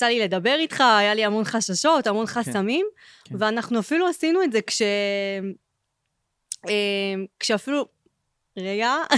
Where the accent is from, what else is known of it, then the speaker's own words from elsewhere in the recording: Kiryat Gat, Southern District, Israel; כאילו אני באה מהפריפריה, אני במקור מקריית גת